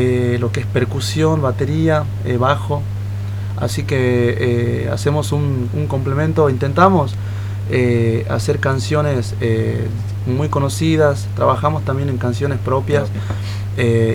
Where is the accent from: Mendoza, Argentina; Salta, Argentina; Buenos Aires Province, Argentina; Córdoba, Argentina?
Salta, Argentina; Tartagal; nosotros no queremos que digan que somos de Salta, ¿no?, sino que digan que somos de Tartagal.